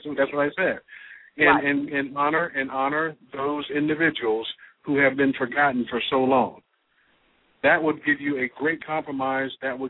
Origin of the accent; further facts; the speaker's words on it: South Carolina, United States; I'm from South Carolina. We had an issue with them.